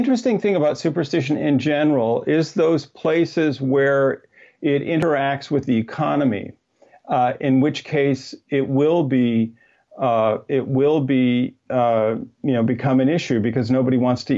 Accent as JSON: {"language": "English", "region": "Midwest", "country": "United States", "tie": "born or raised there", "said": "I was actually not as familiar with growing up in the Middle West of the United States as other people in the world were."}